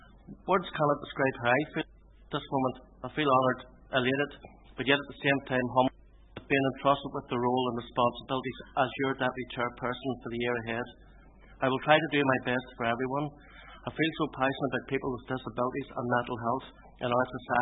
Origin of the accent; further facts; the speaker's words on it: Crossgar, Northern Ireland, United Kingdom; I'll never forget growing up in Westland Gardens, Crossgar.